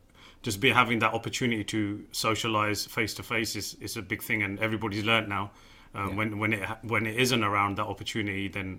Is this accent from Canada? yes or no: no; London, United Kingdom; I'm currently 36 years old. I was born and brought up in East London from a very traditional Sikh Punjabi family